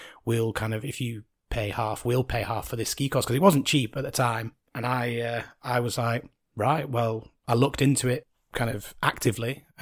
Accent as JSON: {"language": "English", "town": "Bolton", "region": "North West England", "country": "United Kingdom", "lives_now": "Mayrhofen, Austria", "said": "I'm from Bolton in the UK, where there are zero mountains."}